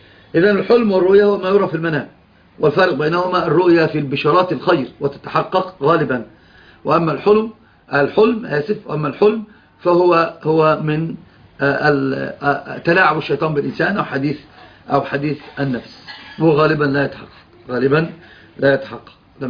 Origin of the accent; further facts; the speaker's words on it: Upper Egypt, Egypt; فأنا أصلا صعيدي